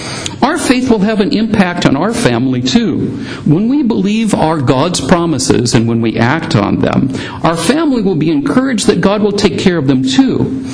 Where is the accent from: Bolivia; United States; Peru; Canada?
United States; Richland, Washington; now in Philippines; When we moved from the Philippines I grew up here in Richland, and when I moved from Richland to the Philippines in 1984